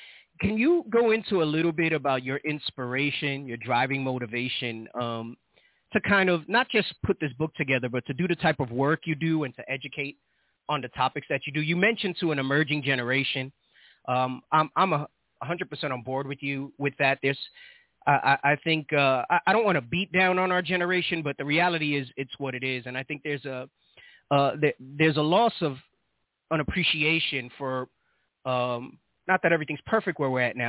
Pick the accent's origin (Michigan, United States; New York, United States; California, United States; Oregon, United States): New York, United States; Bronx; moved away as an adult; now in Phoenix, United States; I'm from the Bronx as well. I'm a lifelong Bronx native. I'm here in Phoenix, Arizona now for the past 5 years, but I lived all my life in the Bronx as well.